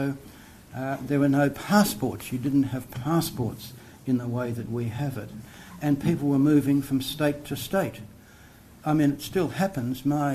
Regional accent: Victoria, Australia; In the part of I come from Gippsland

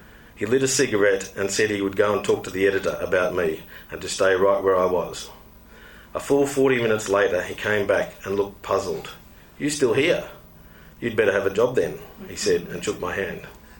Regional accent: Queensland, Australia; So that, to me, as a Queenslander and somebody who's edited papers there, a lot of Aboriginal people in the north of Australia didn't identify with that campaign.

